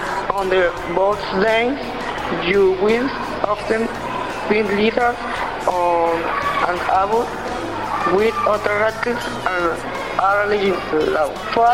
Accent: Barrancabermeja, Santander, Colombia; English is a second language; student school Israel de Mares. I am from Barranca Bermeja.

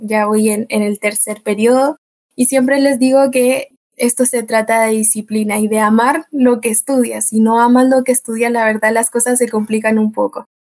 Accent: Colombia; now in Chile; en mi caso particular llevo más de la mitad de mi vida viviendo en Chile. Entonces, al principio fue un gran desafío, ya que, bueno, mi experiencia en Colombia es un poco limitada solo con mi familia.

